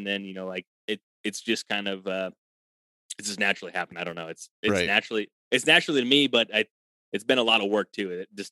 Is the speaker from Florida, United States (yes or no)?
no; Illinois, United States; I'm from Illinois.